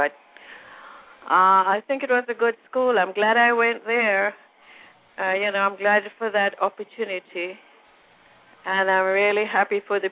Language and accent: English; Georges Plains, New South Wales, Australia; Back to George's Plain. Country girl.